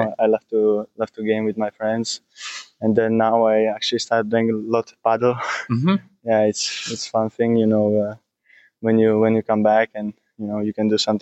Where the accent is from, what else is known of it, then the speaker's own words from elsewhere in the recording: Prague, Czechia; English is a second language; So I'm based in Prague right now. That's my hometown.